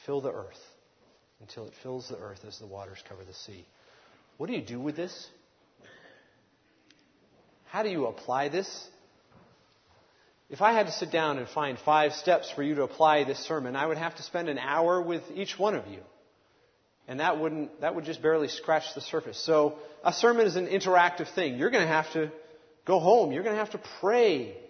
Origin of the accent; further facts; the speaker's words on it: New England, United States; I'm from New England. We have statues all over the place, no problem.